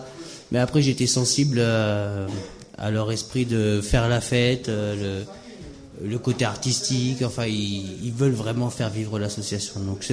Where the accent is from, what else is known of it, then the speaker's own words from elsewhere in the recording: Paris, Île-de-France, France; puisque je viens de Paris, je suis né ici, j'ai grandi à Paris, et puis bon, ben, me revoilà.